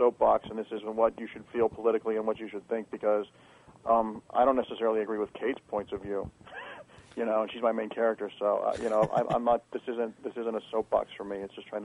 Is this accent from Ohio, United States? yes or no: yes; Ohio, United States; I grew up in Ohio, and I have been reading comics since I was four